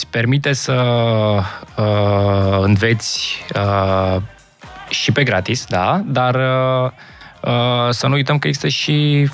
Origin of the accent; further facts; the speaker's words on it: Romania; Adică din școală să înțelegem că țara noastră e aici, da? Noi suntem români și atunci noi o să muncim pentru noi.